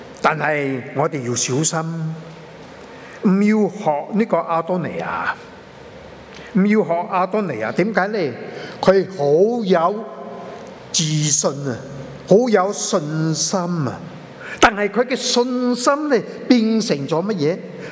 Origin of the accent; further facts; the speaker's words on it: Chaozhou, Guangdong, China; 我是潮州人嘛